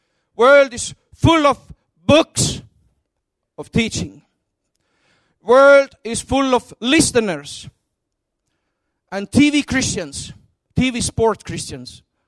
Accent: Estonia; first language Estonian; English is a second language; English is not my first tongue. And I speak some four earthly tongues, but I'm speaking in tongues, and I don't know how many tongues I'm speaking. Hallelujah. I'm still learning Estonian. It's my mother's tongue.

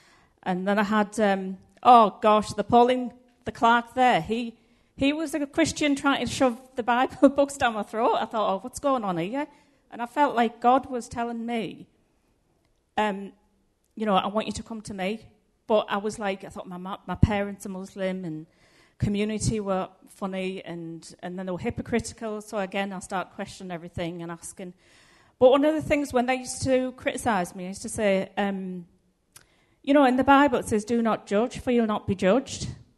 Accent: South Bank, North East England, United Kingdom; also born or lived in Bangladesh; from a Muslim background, so I was originally a Muslim. I was brought up in South Bank, one of the roughest areas of the UK.

